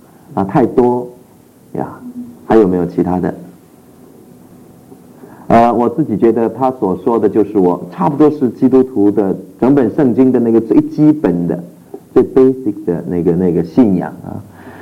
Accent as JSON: {"language": "Chinese", "country": "China", "said": "特别对我们中国人而言，这不是我们的背景，我们完全没有这样的背景"}